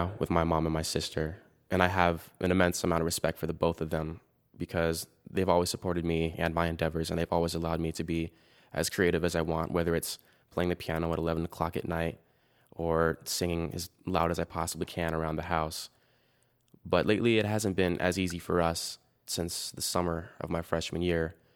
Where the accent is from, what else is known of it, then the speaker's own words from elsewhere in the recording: Denver, Colorado, United States; I'm 17 years old. I'm from Denver, Colorado.